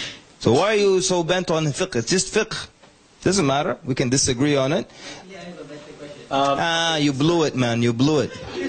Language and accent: English; Sudan; I'm from Sudan originally, by default. By default, everyone's Sufi. My father's side of the family are all Ismaili Sufis